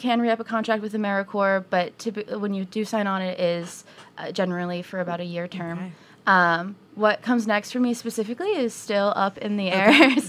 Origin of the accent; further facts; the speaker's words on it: Washington, D.C. area, United States; Yeah, I grew up just outside D.C. and then went to college up in a small town in Maine.